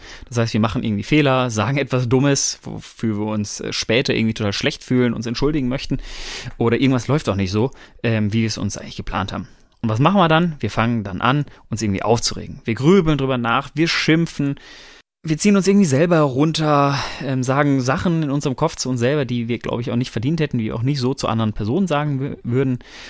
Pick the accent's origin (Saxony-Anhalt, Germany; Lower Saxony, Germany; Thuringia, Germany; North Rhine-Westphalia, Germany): North Rhine-Westphalia, Germany; Bochum; Ich komme aus dem Bottu, aus Bochum.